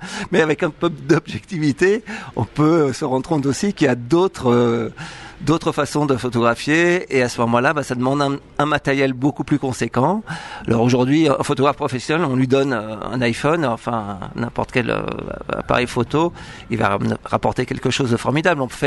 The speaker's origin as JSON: {"language": "French", "town": "Bondy", "region": "Île-de-France", "country": "France", "said": "Alors, parisien, j'aurais préféré, j'étais de Bondy, du 9-3, dans une cité qui était pas top."}